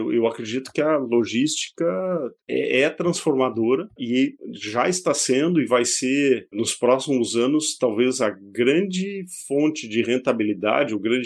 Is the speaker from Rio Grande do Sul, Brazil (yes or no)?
yes; São Leopoldo, Rio Grande do Sul, Brazil; quando eu fui pequeno, eu era pequeno, meu pai foi morar numa cidade chamada São Leopoldo, que é berço da imigração alemã no boa parte do Brasil, do sul do Brasil. E eu morava no bairro mais alemão lá da cidade.